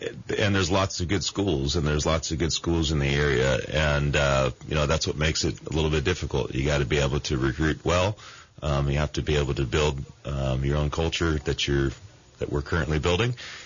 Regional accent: Santa Barbara, California, United States; I played it a bunch growing up in Santa Barbara.

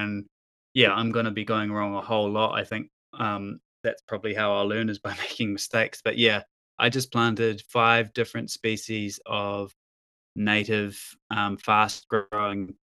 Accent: New Zealand; as a Kiwi

